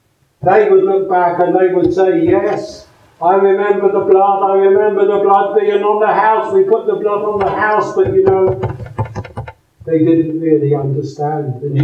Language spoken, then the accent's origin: English; United Kingdom; I'm British. I was born into a Christian country. I go to church.